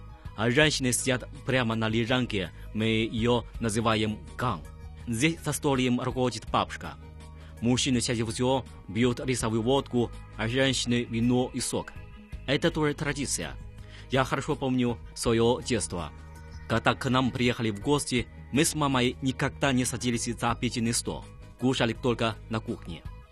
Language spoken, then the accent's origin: Russian; Wangjia Wobu, Heilongjiang, China; Мое родное село Вангзя-Уобу расположено на северо-востоке страны в провинции Хэлунцзян.